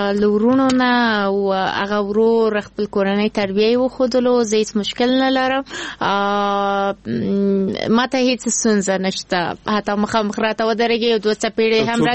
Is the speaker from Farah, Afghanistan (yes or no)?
no; Kabul, Afghanistan; born there; زه په کابل کې زیږیدلی یم نو نه زه یعنې ځان د ټول افغانستان بولم